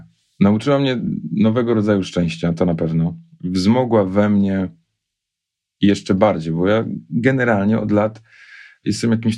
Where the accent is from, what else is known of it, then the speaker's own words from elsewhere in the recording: Katowice, Silesian Voivodeship, Poland; Ja jestem stąd, jestem częścią tego miejsca, to miejsce jest częścią mnie